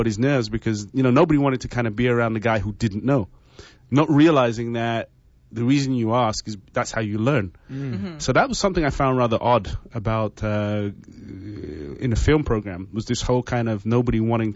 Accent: England, United Kingdom; now in Canada; I've experienced education in three different places: England, the Caribbean, and in North America here in Canada. And when I was growing up in England

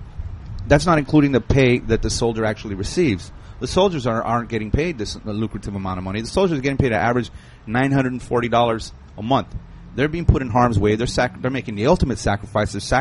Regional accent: Los Angeles, California, United States; I mean, I grew up in East Los Angeles.

